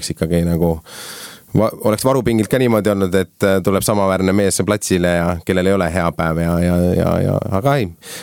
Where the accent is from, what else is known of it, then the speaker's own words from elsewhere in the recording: Valjala, Saare County, Estonia; ma olin Sakla kandis, tegelikult kasvasin üles Sakla Valjale ja Kallemäe kandis, et need olid minu lapsepõlved seal kandis